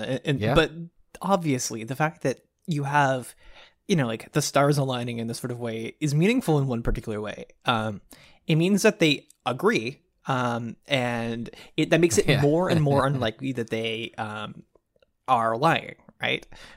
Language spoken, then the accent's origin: English; Dallas, Texas, United States; I never had an allegiance necessarily as a kid growing up in Dallas